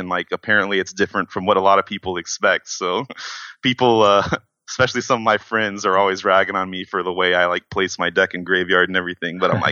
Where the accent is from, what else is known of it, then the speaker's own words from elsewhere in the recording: College Station, Texas, United States; now in Austin, United States; I'm originally from College Station, Texas.